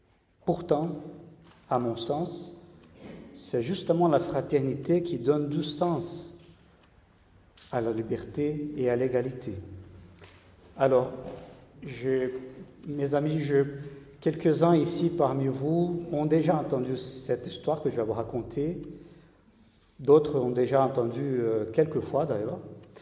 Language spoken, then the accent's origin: French; Brazil; French is a second language; now in Toulouse, France; je suis pasteur de l'Église protestante unie de France, voilà, ici à Toulouse. Et mon accent me dénonce, moi je suis brésilien.